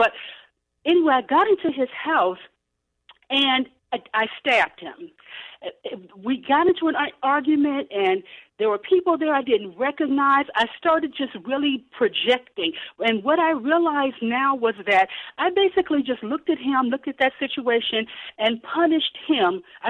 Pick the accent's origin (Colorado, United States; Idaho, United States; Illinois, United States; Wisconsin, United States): Illinois, United States; I grew up in 4155 South Lake Park. So in the projects on the south side.